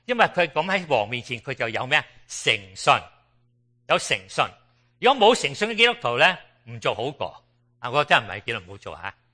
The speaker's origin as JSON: {"language": "Cantonese", "country": "China", "said": "我哋中国人有句话，其身不正啊枉话人，系咪？"}